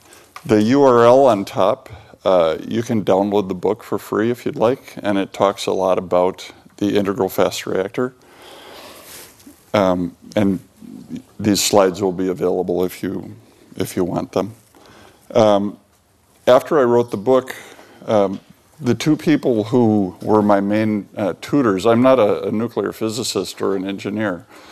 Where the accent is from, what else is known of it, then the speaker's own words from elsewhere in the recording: United States; But as an American, I have more important things to be embarrassed about, like Donald Trump.